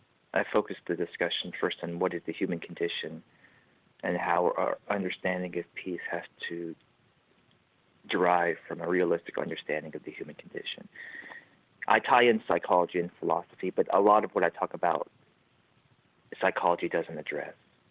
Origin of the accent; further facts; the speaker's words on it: Alabama, United States; I grew up in Alabama. And my mother's Korean. My father's half white, half black.